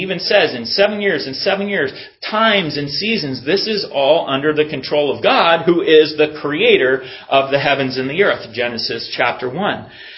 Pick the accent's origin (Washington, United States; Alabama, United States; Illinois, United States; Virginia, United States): Washington, United States; Stanwood; Growing up in Stanwood, we would get flooded every year, and there was a flood valley.